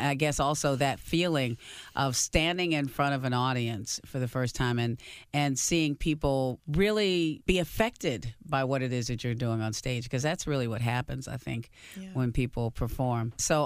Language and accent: English; Hampton, Virginia, United States; Because, you know, when we grew up in Hampton, Virginia, I mean, this was such an important part of what you did.